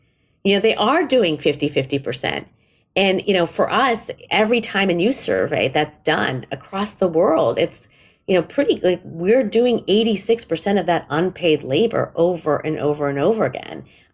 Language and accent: English; India; because again, I'm Indian, you know, very paternalistic culture, right?